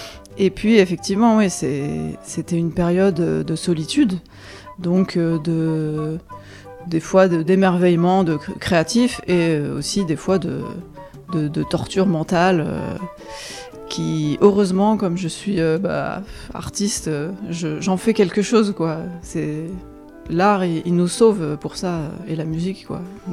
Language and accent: French; Algeria; j'ai vécu toute mon enfance, mon adolescence en Algérie. J'ai des origines espagnoles de par mon grand-père, alsaciennes aussi.